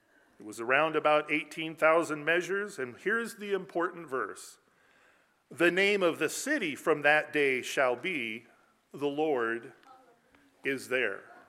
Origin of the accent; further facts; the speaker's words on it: California, United States; Growing up in Grace Chapel, wonderful Grace meeting, pastored by Albert Astell out there in California